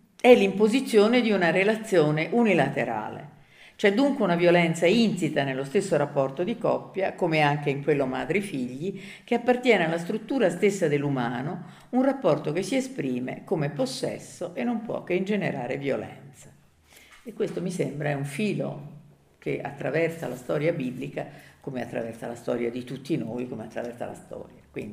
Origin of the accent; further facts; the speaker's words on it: Rome, Lazio, Italy; io sono romana, quindi ho